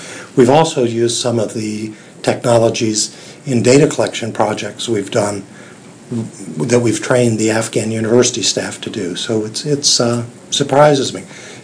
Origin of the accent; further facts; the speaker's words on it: Midwest, United States; Oh, it was quite a challenge and very different from where I grew up in the Midwest.